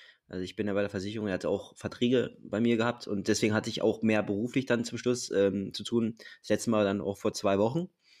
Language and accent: German; Helmstedt, Lower Saxony, Germany; Der ist kurz vor meinem Heimatort in Helmstedt ist der ums Leben gekommen.